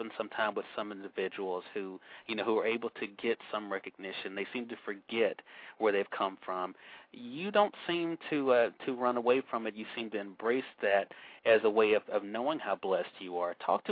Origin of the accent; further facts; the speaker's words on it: Mississippi, United States; I'm actually from Mississippi, and we actually used to get the station also.